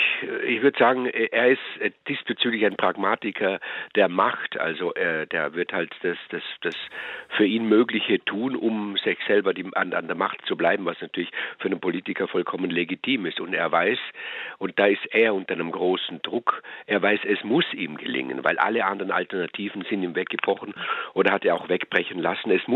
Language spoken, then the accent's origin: German; Austria; das hat es noch nie gegeben, jedenfalls auf Bundesebene bei uns in Österreich.